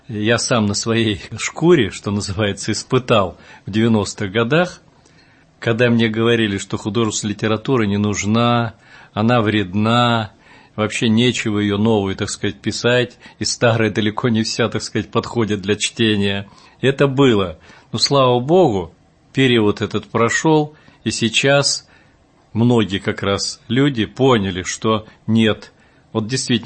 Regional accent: Buryatia, Russia; я из Бурятии родом, из Забайкалья.

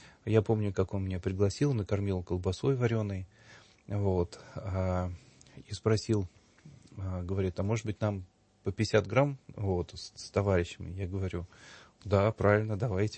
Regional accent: Voronezh, Voronezh Oblast, Russia; Я вырос в Воронеже

